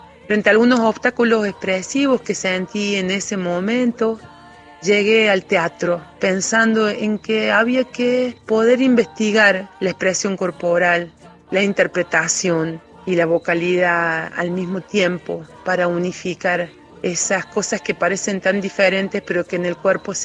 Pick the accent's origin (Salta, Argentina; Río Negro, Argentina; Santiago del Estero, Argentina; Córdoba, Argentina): Córdoba, Argentina; born there; now in Agua de Oro, Argentina; Como escuchan, soy cordobesa, nacida en la ciudad, pero hace 25 años que vivo en un pueblo de las Sierras Chicas que se llama Agua de Oro.